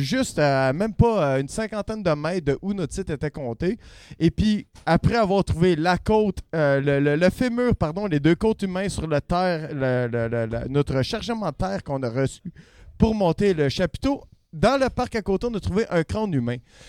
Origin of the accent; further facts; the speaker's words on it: Montreal, Quebec, Canada; je viens de Montréal